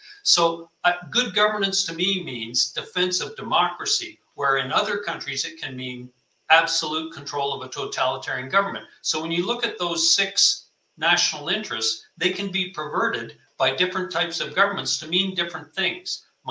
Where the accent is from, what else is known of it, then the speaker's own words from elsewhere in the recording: Canada; I'm a Canadian